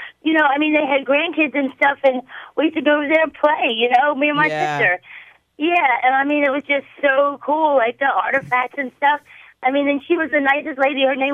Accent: Little Heaven, Delaware, United States; I grew up in Little Heaven, and I've been in that house before, actually.

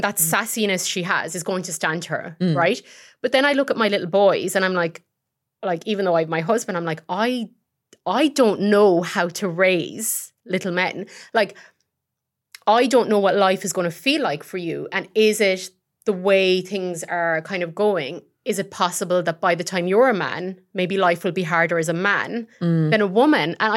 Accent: Ireland; I was raised in Ireland.

